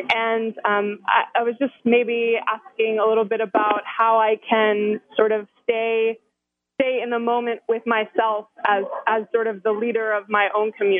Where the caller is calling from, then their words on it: Santiago, Santiago Metropolitan Region, Chile; I am calling in from Santiago, Chile.